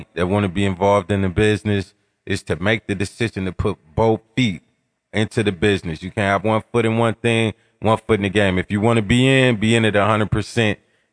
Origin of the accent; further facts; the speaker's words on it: Sacramento, California, United States; What's up, people? I'm from Sacramento.